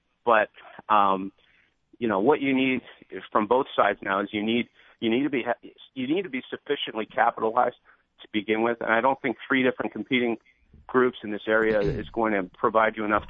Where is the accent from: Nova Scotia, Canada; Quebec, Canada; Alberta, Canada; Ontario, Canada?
Quebec, Canada; Montreal; we're smaller than my hometown of Montreal when it comes to the actual city core.